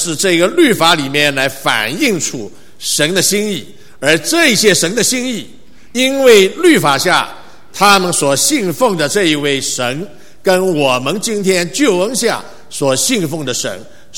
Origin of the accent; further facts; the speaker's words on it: Shanghai, China; 我们上海人有句话叫做收骨头啊